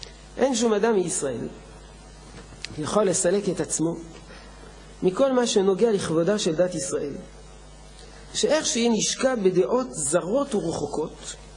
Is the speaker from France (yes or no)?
yes; France; אני גדלתי בצרפת, למדתי בבית ספר צרפתי יהודי, בית ספר יהודי צרפתי